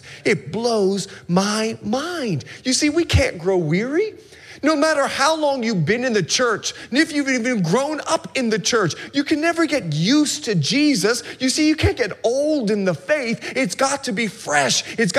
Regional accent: Florida, United States; but I remember when I was growing up in Florida. Listen, I was there 16 years old.

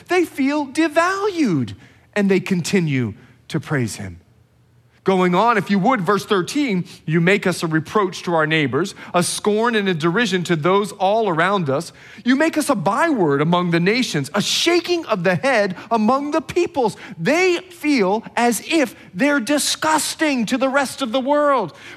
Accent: Bahamas; now in California, United States; I'm from the Bahamas. It's 80 degree water

